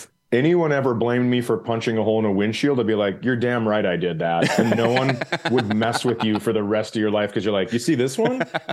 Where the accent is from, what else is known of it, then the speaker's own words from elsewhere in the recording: Fergus Falls, Minnesota, United States; I grew up in Fergus Falls. So if you go from Minneapolis to Fargo, North Dakota, it's a 4-hour drive.